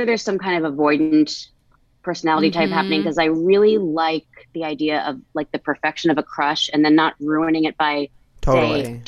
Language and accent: English; New Jersey, United States; I grew up in New Jersey. Love it.